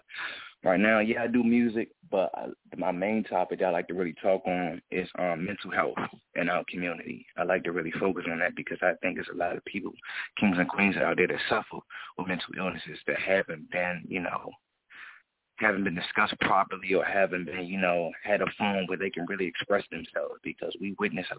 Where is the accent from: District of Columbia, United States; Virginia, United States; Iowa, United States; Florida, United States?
District of Columbia, United States; Washington; Born and raised in Washington, D.C., Southeast area, 1109 Sumner Road, Southeast. Was raised around the farms, was born around Connor Terrace